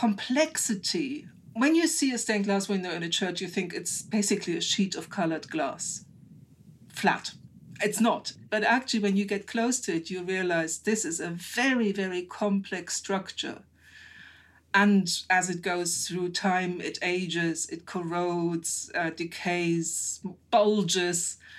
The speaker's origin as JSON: {"language": "English", "town": "Frankfurt", "region": "Hesse", "country": "Germany", "tie": "born or raised there", "said": "I walked into a museum in my hometown, Frankfurt, in Germany"}